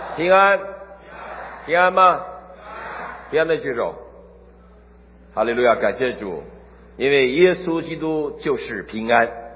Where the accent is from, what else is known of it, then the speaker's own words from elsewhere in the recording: China; 我们中国人呢，一到新年就会立志，立完志了，过了初五我们就忘了，我忘得比较快